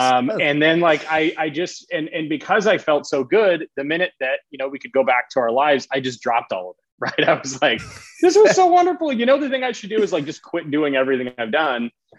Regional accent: South Dakota, United States; I mean, I'm talking with you, so I'm from South Dakota, from the Midwest.

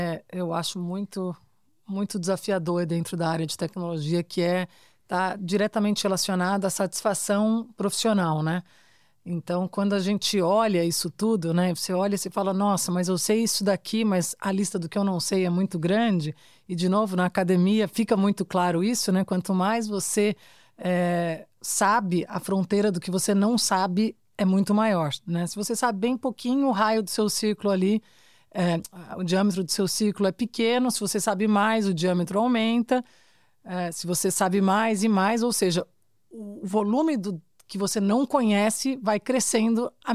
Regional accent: São Carlos, São Paulo, Brazil; moved away as an adult; now in São Paulo, Brazil; quando eu mudei para São Paulo, em 2001, que eu saí de São Carlos e fui para São Paulo

